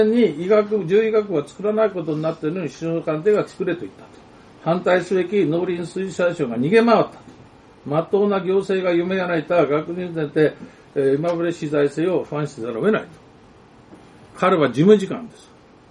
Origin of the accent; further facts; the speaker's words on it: Imabari, Ehime, Japan; 愛媛県は我が地元の今治市と愛媛県の借金が1600億と1兆2000億ですから